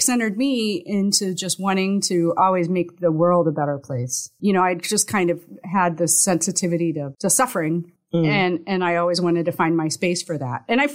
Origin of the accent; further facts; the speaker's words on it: Shelby, Ohio, United States; I grew up in Shelby, just north of Mansfield, because my parents bought a bakery and a diner.